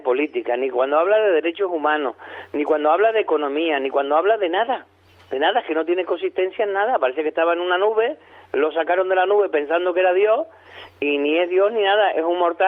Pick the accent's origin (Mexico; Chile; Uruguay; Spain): Spain; Canary Islands; somos canarios, no somos de Tenerife, de Las Palmas o del Hierro.